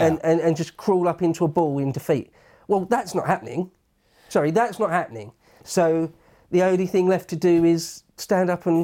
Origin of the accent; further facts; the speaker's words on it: England, United Kingdom; We're English, aren't we? When did we ever back down?